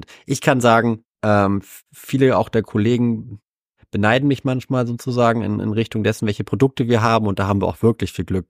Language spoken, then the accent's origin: German; Hamburg, Germany; Ich selber bin Hamburger Jung aus 41 Jahre alt, verheiratet, einen 2-jährigen Sohn